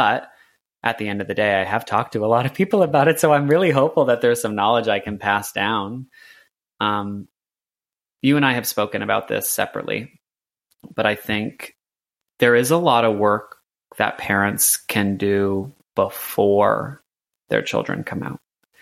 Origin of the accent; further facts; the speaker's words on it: Cuba; Through the lens of being a religious woman, I grew up in the Roman Catholic faith. Through the lens of being a Cuban, which is my cultural identity.